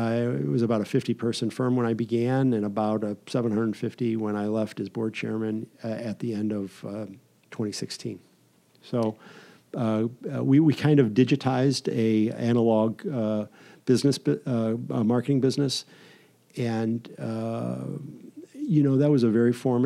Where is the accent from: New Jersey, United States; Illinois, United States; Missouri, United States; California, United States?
Missouri, United States; Afton; my family and I moved to South County when I was a little guy, and I was raised mostly in Afton, parochial schools.